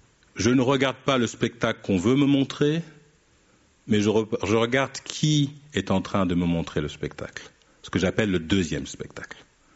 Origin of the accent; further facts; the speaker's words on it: France; moi je suis d'origine guadeloupéenne, et j'ai grandi en France